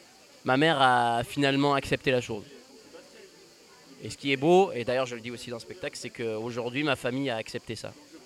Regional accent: Alès, Occitanie, France; ça c'était avant quand j'étais à Alès, parce que je suis d'Alès, et donc du coup j'ai fait

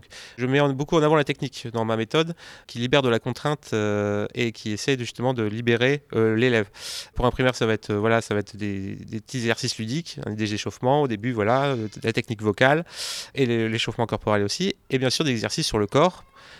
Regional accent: Cambrai, Hauts-de-France, France; also born or lived in Paris; je suis originaire du Nord, je suis originaire de Cambrai, je suis né à Cambrai. J'ai passé 10 ans, plus de 15 ans en fait, à Paris. Et voilà, là je suis revenu dans le Nord

